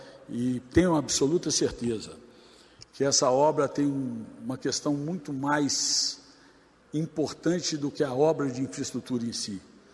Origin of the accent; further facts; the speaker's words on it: Minas Gerais, Brazil; E aqui, como mineiro